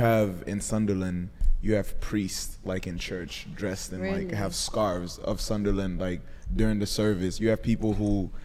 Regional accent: Haiti; now in United States; I grew up in Haiti. So I've been living in the States since 2010.

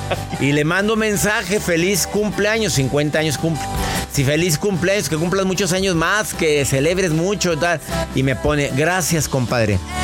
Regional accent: Mexico; en mi país, en mi México

